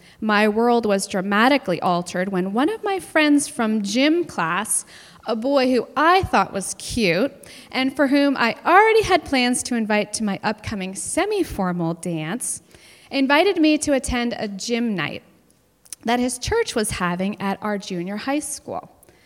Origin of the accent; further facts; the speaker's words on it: Acton, Massachusetts, United States; now in Groton, United States; husband, John, and I live in Groton, Massachusetts, with our three school-aged children. I was born and raised in Acton, Massachusetts, and I was born into the Catholic Church.